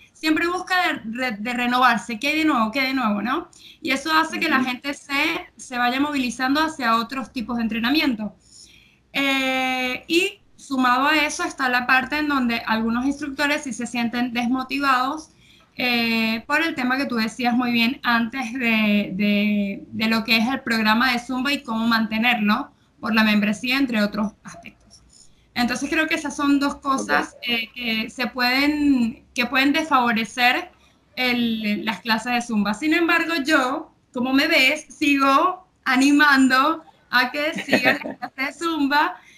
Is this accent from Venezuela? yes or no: yes; Venezuela; now in Argentina; Yo soy de Venezuela y aquí en Argentina